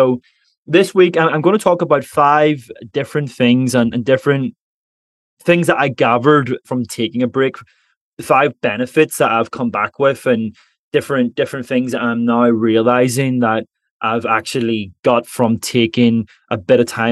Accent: Ireland; And because I'm an Irishman, trying to speak Spanish, they were just overwhelmed with happiness.

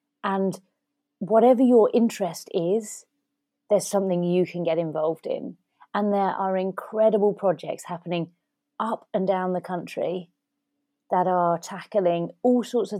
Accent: East of England, United Kingdom; and into Hertfordshire, which is where I'm from. And I really wanted to showcase a few projects from my hometown

